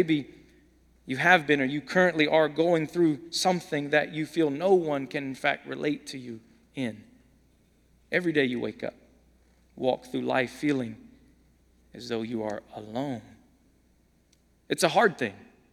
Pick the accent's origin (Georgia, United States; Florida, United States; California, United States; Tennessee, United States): Georgia, United States; Atlanta; I'm not from San Diego, if y'all don't know that. I'm from Atlanta.